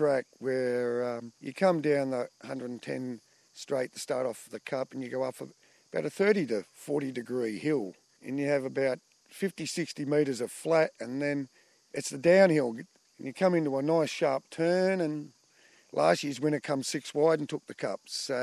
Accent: Wallabadar, Queensland, Australia; and I say, hi, I'm from Wallabadar. And normally when you say that, people think, where's that?

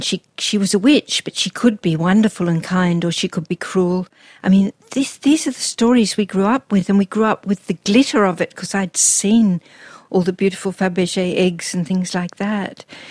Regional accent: Melbourne, Victoria, Australia; I grew up mostly in Melbourne, living next door to the Caulfield Racecourse.

